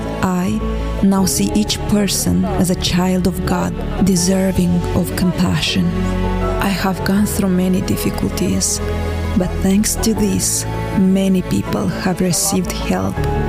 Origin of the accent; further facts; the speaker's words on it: Western Ukraine, Ukraine; I come from Western Ukraine.